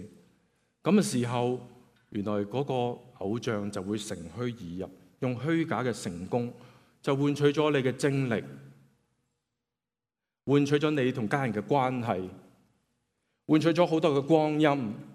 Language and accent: Cantonese; Yuen Long, New Territories, Hong Kong; 我是元朗人，我是围村的元朗人，我围到我是围村的元朗人，